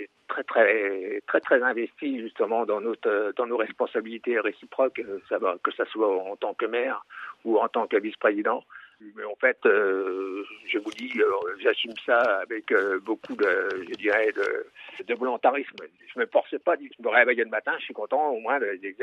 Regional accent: Trigny, Grand Est, France; Je suis natif de la commune, donc je suis né à Trigny il y a déjà 71 ans et je connais très bien ma commune, évidemment.

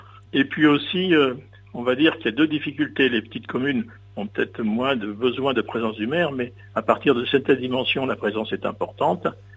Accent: Île-de-France, France; je suis originaire du sud de Fontainebleau, vous voyez, en lisière de la forêt.

